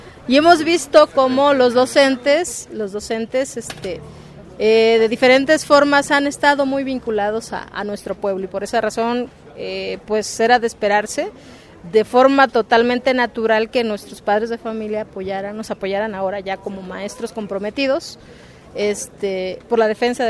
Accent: Mexico; ese derecho que nos corresponde como mexicanos

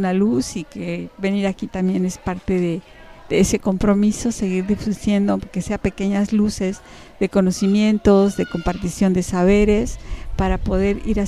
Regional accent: Mexico City, Mexico; En la ciudad, por ejemplo, yo soy de la Ciudad de México

